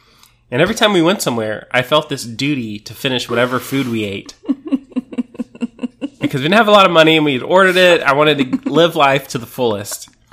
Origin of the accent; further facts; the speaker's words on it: San Antonio, Texas, United States; I'm from San Antonio.